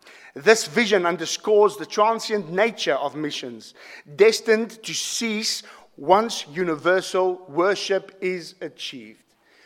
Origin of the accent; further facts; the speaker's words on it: South Africa; I'm South African. The nations have come. There's an American. The nations are here. When I grew up in South Africa, in the area we lived